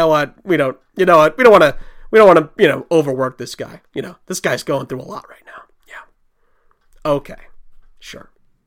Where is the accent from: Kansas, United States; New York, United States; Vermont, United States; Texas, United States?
New York, United States; New York City; And of course, I grew up in New York City.